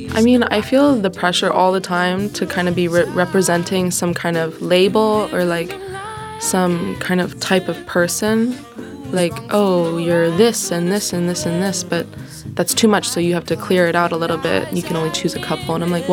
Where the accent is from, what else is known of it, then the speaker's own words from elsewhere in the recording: San Francisco, California, United States; born there; I'm a singer from the Bay Area. I was born in San Francisco, and I've been into music and the arts my entire life.